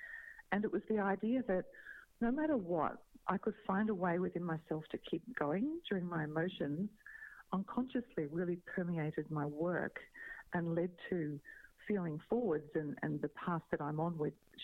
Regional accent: Melbourne, Victoria, Australia; So I was born in Melbourne, Australia. Raised here. I've worked around the world, but always chosen to live here.

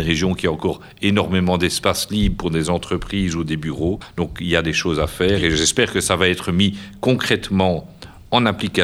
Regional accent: Verviers, Wallonia, Belgium; born there; now in Brussels, Belgium; Moi, je suis un Wallon, hein. Je suis né à Verviers, j'ai étudié à Namur, à Louvain-la-Neuve, et puis je suis maintenant résident bruxellois.

